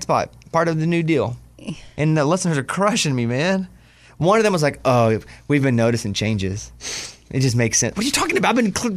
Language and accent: English; Mountain Pine, Arkansas, United States; from Mountain Pine, Arkansas. Population 700.